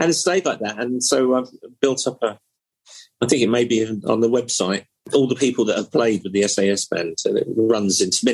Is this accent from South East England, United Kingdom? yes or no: yes; Portsmouth, South East England, United Kingdom; my hometown, I come from Portsmouth, and part of Portsmouth, next to Portsmouth, a place called Gosport across the water.